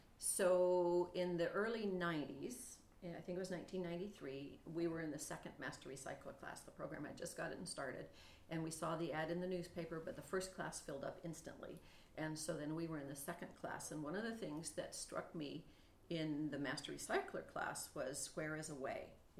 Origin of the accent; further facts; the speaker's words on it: Corvallis, Oregon, United States; So I'm from Corvallis. I grew up in Corvallis, was born there